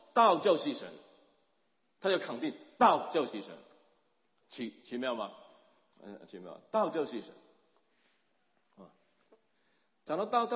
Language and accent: Chinese; China; 当我们中国人讲道的时候有不同的意义的